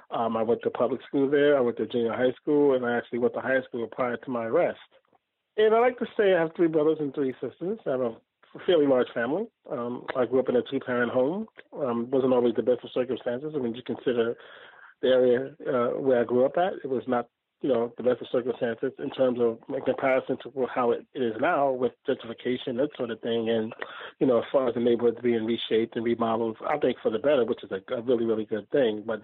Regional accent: Brooklyn, New York, United States; also born or lived in South Carolina; I was born in the South. I was born in South Carolina. I came to New York when I was about 6 months old or so.

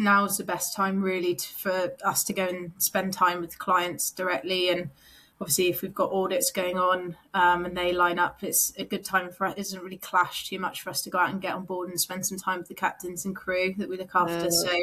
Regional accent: South West England, United Kingdom; I grew up in Devon. So we weren't far, but we were quite in the countryside.

